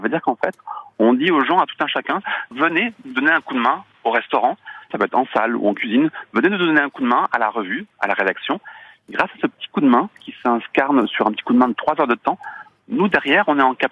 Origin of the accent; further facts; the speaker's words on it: Brittany, France; parce qu'on est breton, et on est basé à Rennes.